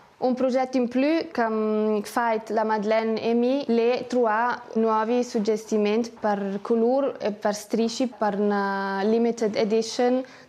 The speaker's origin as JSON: {"language": "Italian", "town": "Chur", "region": "Graubünden", "country": "Switzerland", "said": "siamo originariamente da Coira"}